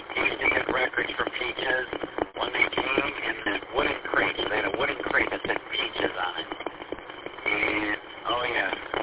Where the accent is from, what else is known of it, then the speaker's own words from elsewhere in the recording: Clinton Township, Michigan, United States; Yeah, I grew up at 16 in Gratiot, which is now Clinton Township, but it was a part of Mount Clemens in a way, I guess.